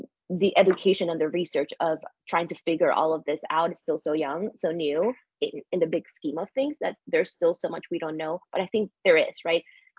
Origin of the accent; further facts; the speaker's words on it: Panama; I'm originally from Panama, so we went to the mountains of Panama